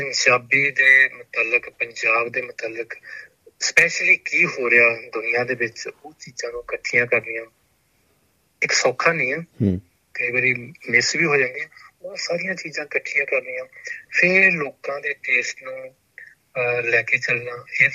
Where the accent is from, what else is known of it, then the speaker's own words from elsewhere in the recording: Punjab, India; ਆਪਣਾ ਪਿੰਡ ਹੈਗਾ ਜਲੰਧਰ ਜ਼ਿਲ੍ਹੇ ਦੇ ਵਿੱਚ ਕਪੂਰ ਪਿੰਡ ਤੋਂ ਪੰਜਵੀਂ ਤੱਕ ਪੜ੍ਹੇ, ਤੇ ਲਾਗੇ ਪਿੰਡ ਜੰਡ ਸਿੰਘ ਆ ਉੱਥੇ ਜਨਤਾ ਹਾਈ ਸਕੂਲ 'ਚ ਦਸਵੀਂ ਤੱਕ ਪੜ੍ਹੇ, ਉਹ ਤੋਂ ਅੱਗੇ ਫਿਰ ਜਲੰਧਰ ਦੇ ਵਿੱਚ ਆਣ ਕੇ ਸਿਵਲ ਇੰਜੀਨੀਅਰਿੰਗ ਕੀਤੀ